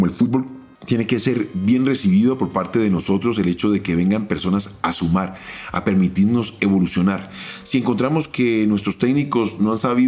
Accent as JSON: {"language": "Spanish", "country": "Colombia", "said": "nos permita como colombianos y como fútbol de nuestra región evolucionar"}